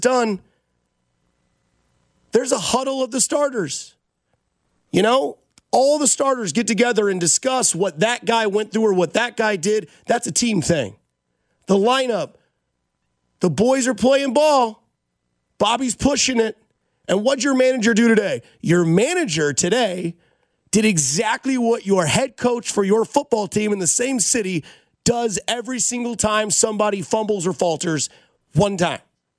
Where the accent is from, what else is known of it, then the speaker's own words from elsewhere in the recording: Kansas City, Missouri, United States; now in Denver, United States; I'm from Kansas City. I live in Denver, and now that I'm not there, I can hear how our accent